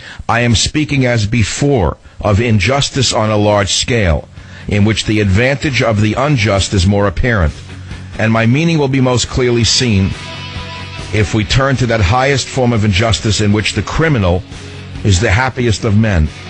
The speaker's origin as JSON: {"language": "English", "town": "Queens", "region": "New York", "country": "United States", "tie": "born or raised there", "said": "There used to be a bicycle path where I grew up in Queens, New York."}